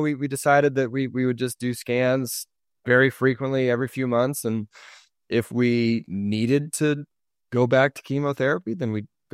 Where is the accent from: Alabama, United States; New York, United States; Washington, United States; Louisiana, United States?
Washington, United States; moved away as an adult; now in Utah, United States; my wife just looked at me in the car and said, should we move to Utah? We grew up in the Washington state.